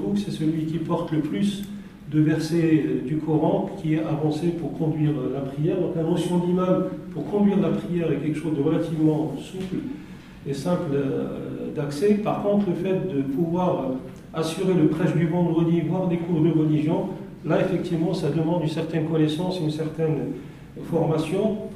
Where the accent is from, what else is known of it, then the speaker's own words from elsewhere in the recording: Morocco; moi-même je suis originaire du Maroc